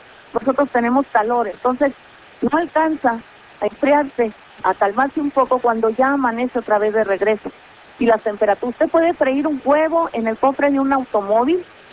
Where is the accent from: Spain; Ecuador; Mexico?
Mexico; Somos parte de México, somos mexicanos.